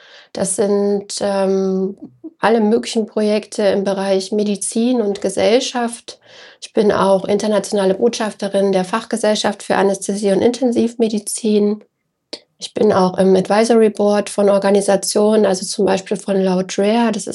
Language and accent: German; Leipzig, Saxony, Germany; born there; moved away as an adult; now in Berlin, Germany; Komme eigentlich gebürtig aus Leipzig und bin dann nach Berlin gezogen